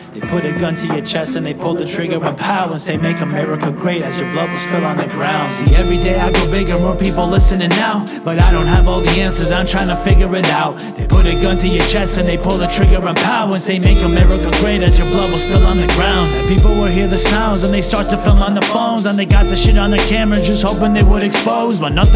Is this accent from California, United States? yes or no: no; Connecticut, United States; Summer of 93, I was born in Connecticut. Growing up in the suburbs, my parents thought it had better kids.